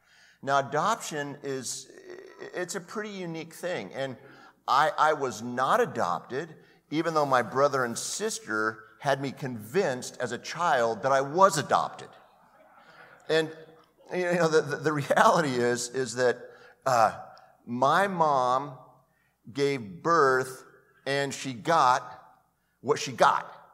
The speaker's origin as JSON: {"language": "English", "town": "Anaheim", "region": "California", "country": "United States", "tie": "born or raised there", "said": "it's kind of where I grew up in Anaheim."}